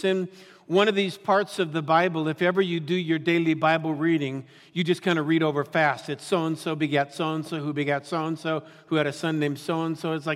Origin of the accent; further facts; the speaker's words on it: Santa Monica, California, United States; I hung out with them, grew up in Santa Monica.